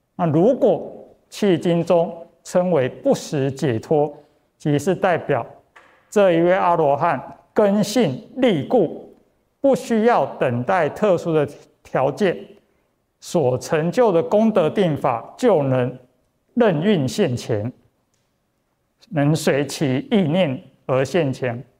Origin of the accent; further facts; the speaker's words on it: Taiwan; 就像说我是台湾人